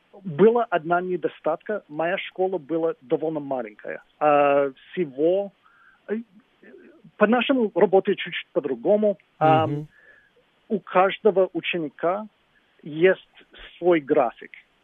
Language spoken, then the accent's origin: Russian; Michigan, United States; Russian is a second language; Штат Мичиган, да. Штат Мичиган. Как я сказал, в небольшом городе, но в районе города, где жили почти всех юристов, врачей